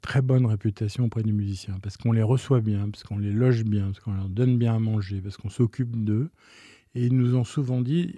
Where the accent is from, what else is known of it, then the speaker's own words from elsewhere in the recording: Lyon, Auvergne-Rhône-Alpes, France; Je suis lyonnais